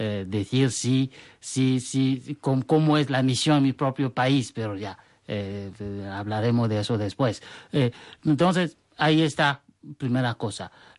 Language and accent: Spanish; Togo; En mi país, en África, también hice dos trabajos.